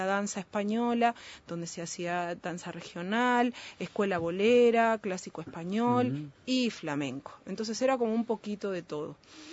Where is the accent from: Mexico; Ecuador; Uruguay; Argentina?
Uruguay; soy muy uruguaya.